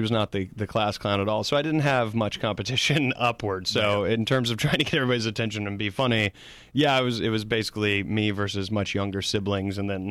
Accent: South Carolina, United States; University of South Carolina, Spartanburg. Okay. So it's like 30 minutes outside of my hometown.

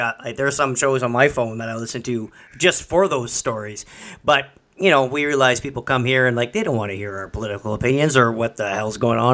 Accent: Canada; But we are Canadian, though.

